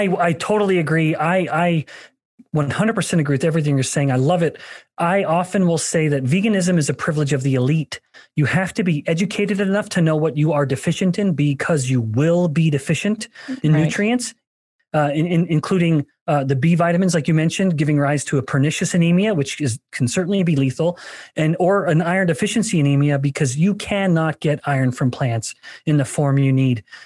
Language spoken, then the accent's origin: English; Alberta, Canada; I'm from Alberta, a native Canadian.